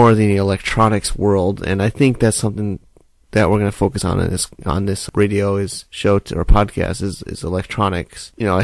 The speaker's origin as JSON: {"language": "English", "country": "United States", "said": "I think I am American myself, and I think I used to be very gullible."}